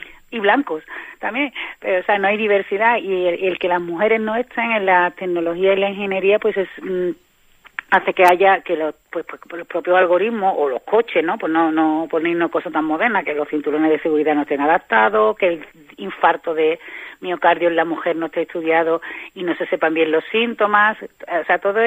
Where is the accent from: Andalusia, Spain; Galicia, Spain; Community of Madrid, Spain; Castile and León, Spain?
Andalusia, Spain; Yo soy muy andaluza, me encanta bailar, me encanta